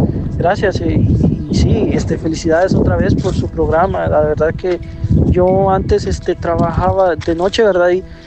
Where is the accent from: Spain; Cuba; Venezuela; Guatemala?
Guatemala; now in Omaha, United States; yo soy de Guatemala, pero actualmente vivo en Omaha, Nebraska